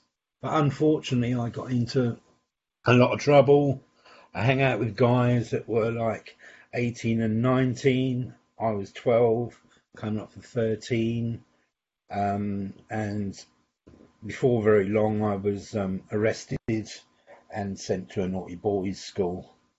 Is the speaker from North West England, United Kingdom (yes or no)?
no; Glasgow, Scotland, United Kingdom; born there; I come from a Scottish background. I was born in Glasgow, and whiskey for us was a norm.